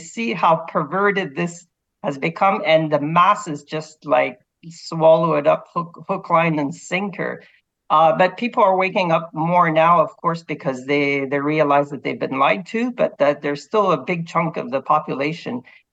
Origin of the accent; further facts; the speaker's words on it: Quebec, Canada; I'm from Quebec, Canada, and there's almost the majority of the population here speak French.